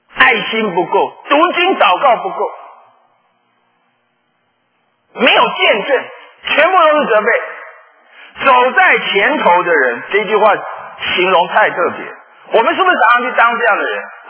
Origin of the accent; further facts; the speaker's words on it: Taipei, Taiwan; 因为我是台北人啊